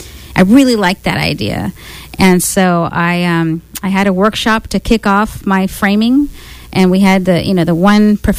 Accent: Chico, California, United States; I am from Chico.

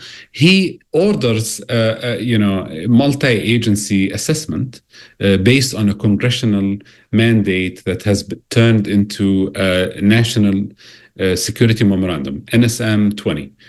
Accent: Baghdad, Baghdad Governorate, Iraq; I was born in Baghdad. I've lived in Iraq during the 1990s. I was there during shock and awe in 2003.

